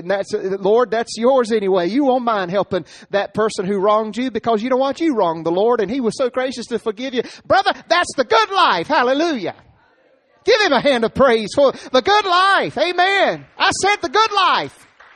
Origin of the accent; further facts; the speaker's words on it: Rocky Mount, North Carolina, United States; When I was 5 years old, before I even knew the ABCs, I was stealing from White Supermarket in Rocky Mountain.